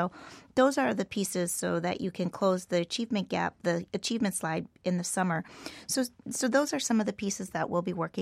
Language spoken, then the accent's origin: English; Minnesota, United States; I'm from Minnesota, so we have the same problem in Minneapolis Public Schools